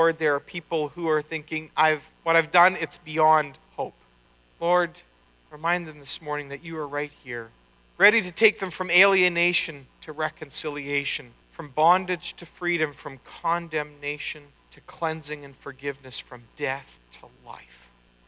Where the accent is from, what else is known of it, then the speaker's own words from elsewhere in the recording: Elm Creek, Manitoba, Canada; It's like my hometown of Elm Creek, and people go blank, and it's like, well, it's close to Winnipeg